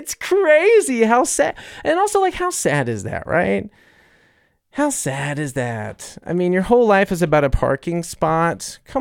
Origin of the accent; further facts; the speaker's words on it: New Orleans, Louisiana, United States; And I'm also coming from New Orleans, I'm like, they're going to kill us, you know?